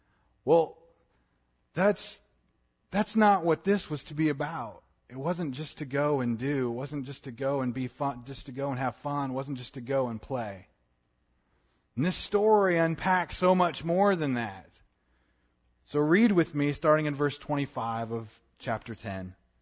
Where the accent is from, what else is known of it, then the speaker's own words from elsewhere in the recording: Wyoming, United States; When I was a kid growing up in Wyoming and there was, you know, a 1,000-plus acre ranch that lied before our ranch house